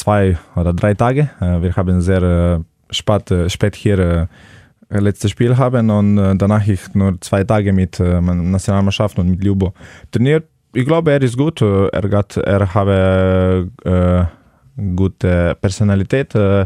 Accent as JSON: {"language": "German", "town": "Celje", "country": "Slovenia", "tie": "born or raised there", "second_language": "German", "moved": "as an adult", "lives_now": "Hannover, Germany", "said": "Meine Heimat ist Celje"}